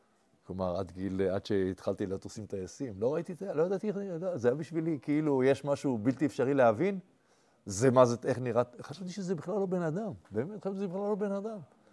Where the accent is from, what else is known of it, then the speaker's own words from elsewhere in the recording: Jerusalem, Jerusalem District, Israel; אני גדלתי בקריית יובל בירושלים, לא כמו הצפונבוני הזה. גדלתי בירושלים במקומות הכי, הכי נידחים, הכי עלובים של העיר הזאת.